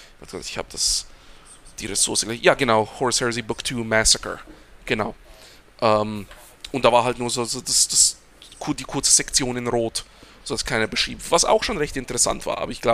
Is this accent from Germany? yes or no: no; Switzerland; German is a second language; Und Hochdeutsch ist ein bisschen ungewohnt für mich als Schweizer.